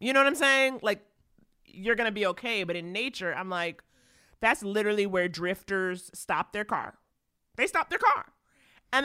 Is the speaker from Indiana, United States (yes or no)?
no; New York, United States; I grew up in Harlem. I don't have that.